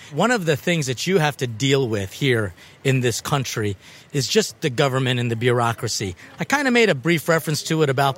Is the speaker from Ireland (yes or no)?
no; Philippines; And I'm Filipino, so I love me some karaoke.